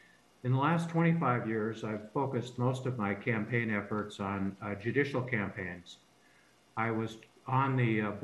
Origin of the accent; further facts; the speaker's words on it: Minnesota, United States; I grew up in Becker and Clay counties in Minnesota. My mother grew up in the White Earth Reservation, and I am a member of the White Earth Band of Ojibwe.